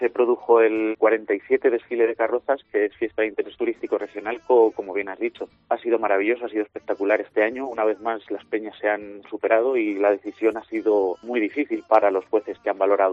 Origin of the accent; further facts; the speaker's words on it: Azuqueca de Henares, Castilla-La Mancha, Spain; sobre todo para la gente que somos de Azuqueca de toda la vida